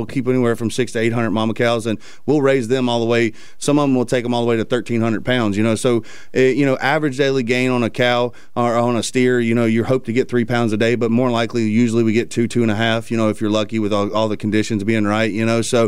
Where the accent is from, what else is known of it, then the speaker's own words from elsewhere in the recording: Virginia, United States; know, everybody's Virginia Tech Hokies back home. We all bleed maroon back there, man. And, you know, I'm 10 minutes from Tech.